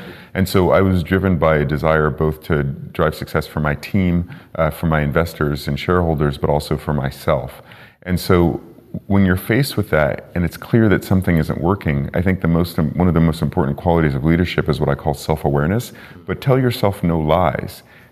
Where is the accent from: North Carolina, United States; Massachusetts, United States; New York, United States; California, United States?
California, United States; So in my case, because I'm from the Bay Area, I was a fan of the Golden State Warriors